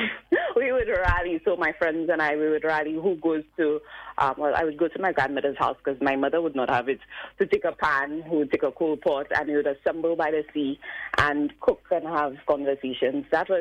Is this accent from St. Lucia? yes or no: yes; Canaries, St. Lucia; I think I have a lot of fond memories from Canaries.